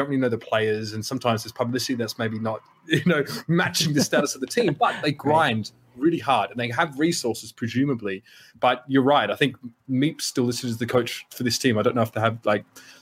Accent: Australia

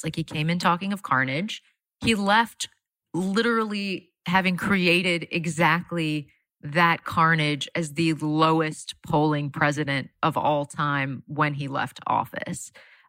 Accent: Florida, United States; I think it's because I'm from Florida.

